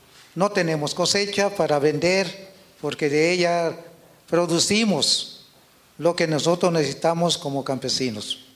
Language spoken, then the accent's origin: Spanish; Guatemala; nosotros como ciudadanos guatemaltecos tenemos derecho a un pedazo de tierra para poder cultivarla.